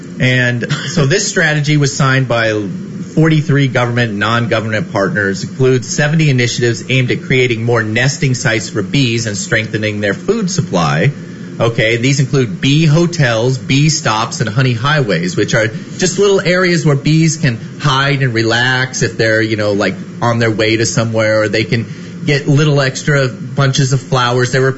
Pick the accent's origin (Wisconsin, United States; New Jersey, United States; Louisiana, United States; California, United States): California, United States; I grew up in Southern California, so drought? Meh.